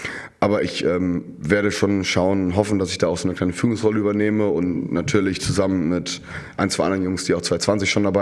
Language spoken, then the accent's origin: German; Hamburg, Germany; vor deutlich mehr heimischer Kulisse in meiner Heimatstadt Hamburg